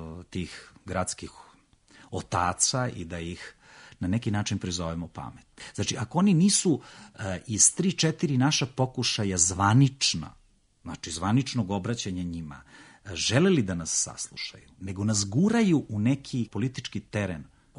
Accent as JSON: {"language": "Serbian", "town": "Kragujevac", "region": "Šumadija and Western Serbia", "country": "Serbia", "tie": "born there", "said": "Pa ja sam rodom iz Kragujevca"}